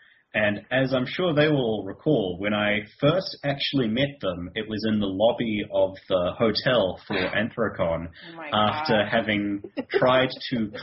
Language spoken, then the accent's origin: English; New Zealand; given that I'm from New Zealand